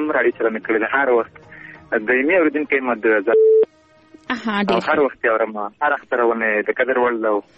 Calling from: Khogyani, Nangarhar, Afghanistan; خیستان ننګرهار

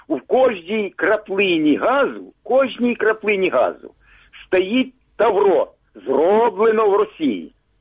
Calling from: Odesa, Odesa Oblast, Ukraine; Добрий ранок, це Одеса

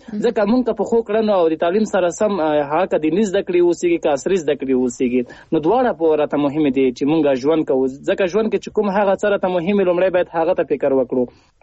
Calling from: Paktia, Afghanistan; هغه هم له پکتیا احمد خیلو څخه.

